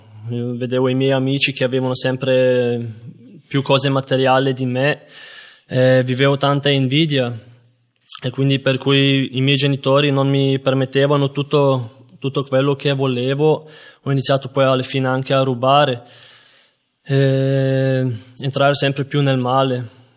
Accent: Austria; sono croato e sono nato in Austria, ho vissuto la mia vita lì e io anche vengo da una famiglia cristiana

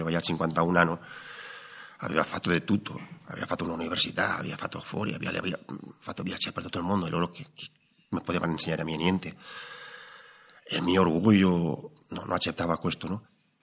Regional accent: Spain; Italian is a second language; sono spagnolo, sono andato in comunità

